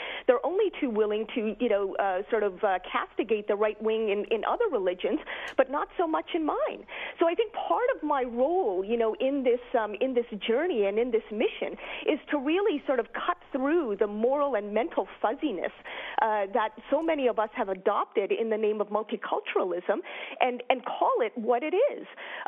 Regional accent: Canada; cringe at the thought of being introduced by you or anybody else as that Canadian, Muslim, lesbian, feminist.

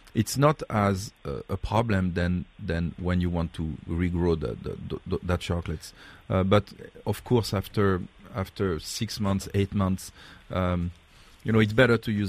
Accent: Provence-Alpes-Côte d'Azur, France; Actually, I come from Provence

